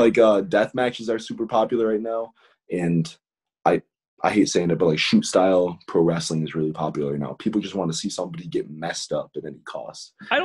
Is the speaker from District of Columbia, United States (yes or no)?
no; Buffalo, New York, United States; And like, I think just growing up in Buffalo has a lot to do with it. Buffalo is it's a cold, tough city.